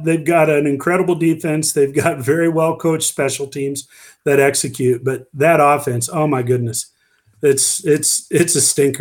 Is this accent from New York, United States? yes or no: no; Iowa, United States; No, I'm not an Iowa fan, but I am from Iowa.